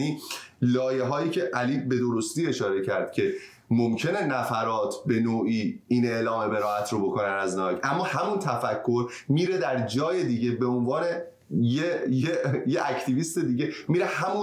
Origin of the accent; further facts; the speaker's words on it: Iran; همه ما ایرانی ها به عنوان یک ایرانی داریم افتخار میکنیم به خودمون.